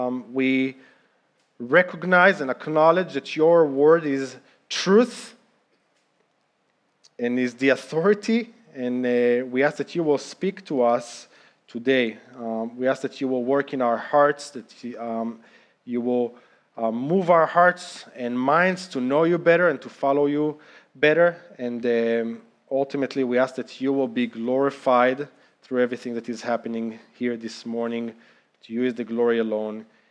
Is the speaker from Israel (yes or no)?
yes; Israel; first language Hebrew; English is a second language; As many of you know, I'm grew up in Israel. Hebrew is my native language.